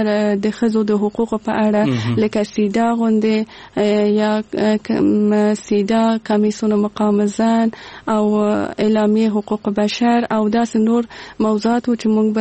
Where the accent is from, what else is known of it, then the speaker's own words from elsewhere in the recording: Kabul, Afghanistan; زه په کابل کې زغیدلې یم او دلته مجوون کړی.